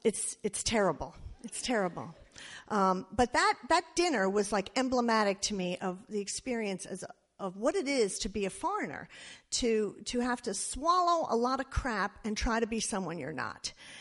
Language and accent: English; Long Island, New York, United States; I'm from Long Island. A good marinara sauce can cover anything.